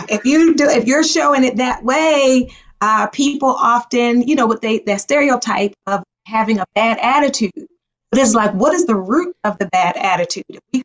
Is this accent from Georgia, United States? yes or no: no; Baltimore, Maryland, United States; You know, I grew up in Baltimore.